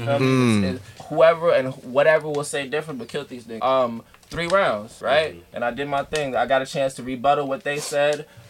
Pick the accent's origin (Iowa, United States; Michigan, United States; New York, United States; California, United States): New York, United States; I'm a New York rapper, guys. I was born in New York. I was raised there for a majority of my life.